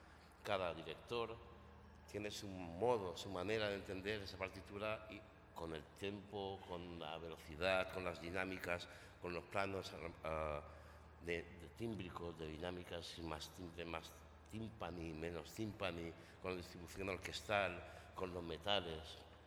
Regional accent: Balearic Islands, Spain; also born or lived in Barcelona; Yo estudié en Barcelona, soy mallorquín, es una isla que hay en el Mediterráneo fantástica.

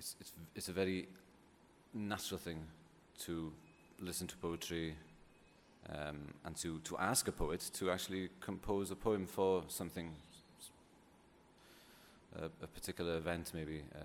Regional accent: Wales, United Kingdom; first language Welsh; English is a second language; when I was growing up, I didn't speak much English at all. It was always Welsh all the time.

